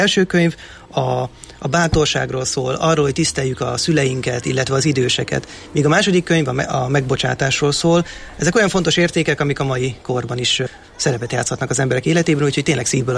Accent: Hungary; magyar ember vagyok, magyarul beszélek

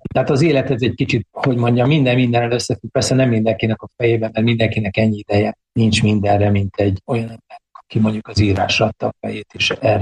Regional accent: Miskolc, Borsod-Abaúj-Zemplén, Hungary; Ezért vagyok rá büszke, hogy én miskolci vagyok.

